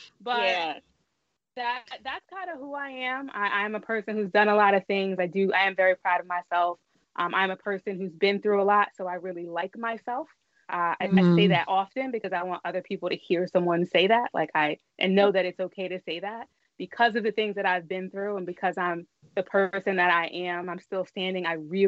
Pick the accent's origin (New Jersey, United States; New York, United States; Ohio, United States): New Jersey, United States; So first I'm from New Jersey.